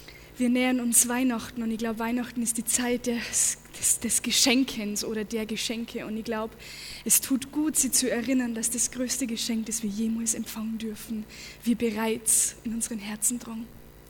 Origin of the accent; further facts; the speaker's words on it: Dickendorf, Rhineland-Palatinate, Germany; Ich weiß nicht, ich komme aus Dickendorf, ja.